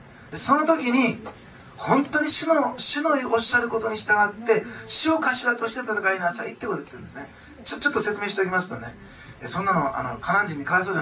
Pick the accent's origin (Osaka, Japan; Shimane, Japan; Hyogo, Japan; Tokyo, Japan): Osaka, Japan; で、私は大阪の人なんですけども